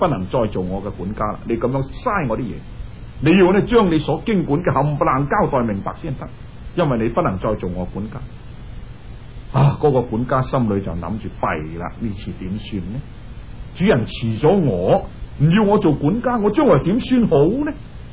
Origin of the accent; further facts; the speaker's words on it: Guangdong, China; 我哋广东人话佢大卖大包，